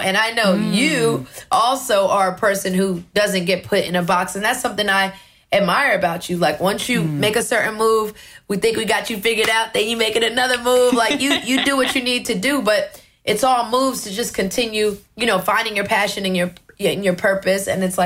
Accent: Brooklyn, New York, United States; born or raised there

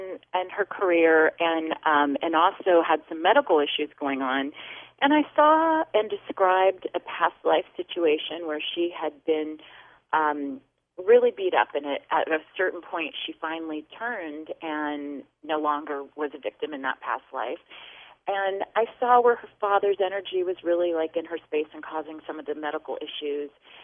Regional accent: California, United States; born there; I was born in California, about 2 hours north of Los Angeles.

